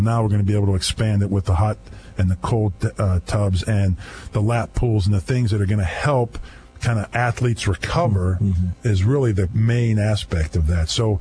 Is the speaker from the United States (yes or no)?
yes; Pittsburgh, Pennsylvania, United States; also born or lived in Indianapolis / Buffalo / State College; now in Kansas City, United States; Even though I lived in Indianapolis and Buffalo and now Kansas City, when you think about, you know, growing up in Pittsburgh and moving around